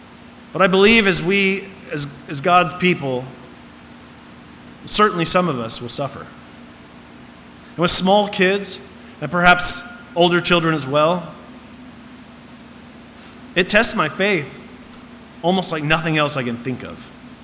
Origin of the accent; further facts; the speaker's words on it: Illinois, United States; now in Willamette Valley, United States; Growing up in the Midwest, in a south suburb of Chicago, I experienced many things unique to that area, things we don't really have here in the Willamette Valley to a large degree.